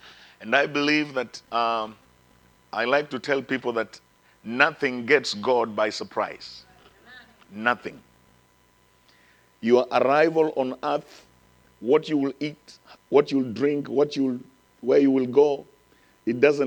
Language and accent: English; Kenya; English is a second language; I am from Africa, but because English is a language I study in school. It is not my primary language. So I have to work through languages. I have my mother tongue, which is my tribe, because in Kenya, I am a Luhya. I'm not just a Kenyan.